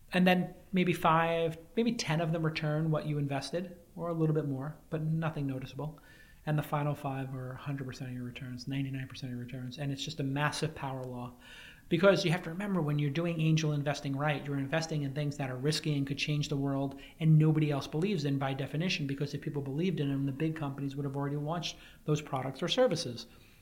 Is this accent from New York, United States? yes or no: yes; Brooklyn, New York, United States; When I grew up in Brooklyn, we would literally have to sit in the back of a taxi, get in an argument with the driver about going to Brooklyn